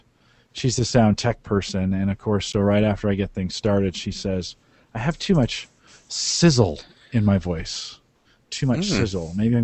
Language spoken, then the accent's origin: English; San Jose, California, United States; now in Nebraska, United States; It's a lot like I grew up in San Jose, California.